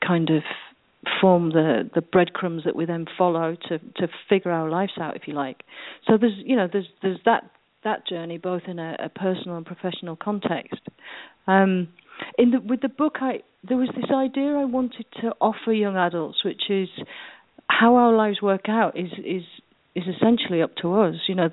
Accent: Yorkshire and the Humber, United Kingdom; growing up in Yorkshire as the daughter of a news agent and a bank manager.

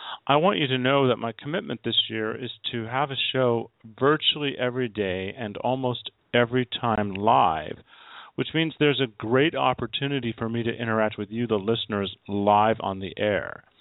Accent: Palm Springs, California, United States; In 2005, Schneider moved to the Coachella Valley, that's here in Palm Springs, my hometown

